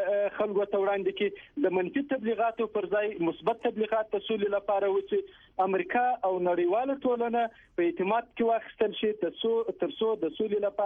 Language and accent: Pashto; Afghanistan; موږ افغانان یو